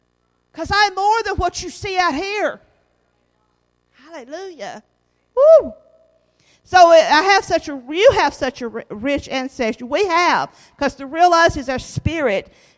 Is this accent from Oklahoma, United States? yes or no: no; Flatwoods, Kentucky, United States; a little girl born with red hair and freckles in Kentucky, you know, and born and raised in Kentucky in a place called Flatwoods